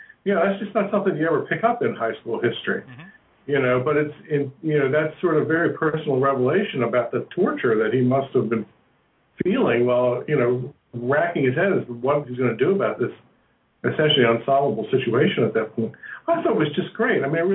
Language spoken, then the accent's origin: English; Baltimore, Maryland, United States; moved away as an adult; also born or lived in Philadelphia / New York; I was born and raised in Baltimore and lived there till I went away to college, and then spent 6 years in Philadelphia, and then went to New York.